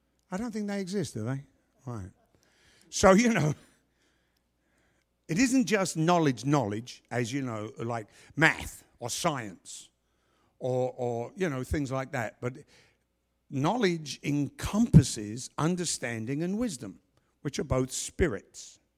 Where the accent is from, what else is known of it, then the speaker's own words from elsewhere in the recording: London, United Kingdom; moved away; You know, I'm a Londoner, and I just went back when my mother died in July, and I was so proud of being a Londoner for the first time because I left that country in 1974.